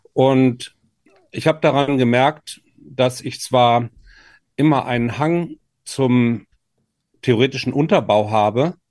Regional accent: Gütersloh, North Rhine-Westphalia, Germany; Ich bin in Ostwestfalen geboren und bin zum Studieren nach Marburg gekommen. Evangelische Theologie war das Thema. Ich hatte eine politische Theologie auf der Agenda und auch einen guten Freund in meiner Heimatstadt Gütersloh.

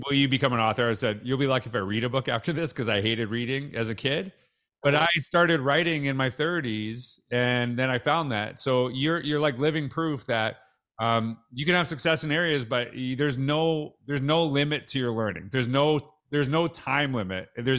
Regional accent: Canada

